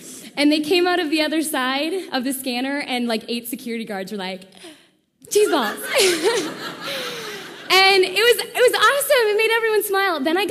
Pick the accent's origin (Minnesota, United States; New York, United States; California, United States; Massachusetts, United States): Minnesota, United States; Minneapolis; now in Roseville, United States; I'm 27 years old. I grew up in Minneapolis. I live in Roseville.